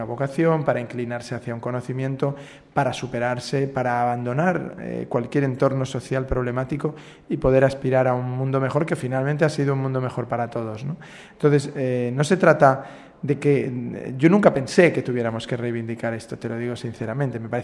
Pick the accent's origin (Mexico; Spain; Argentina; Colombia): Spain; Y yo, no, lo siento, soy español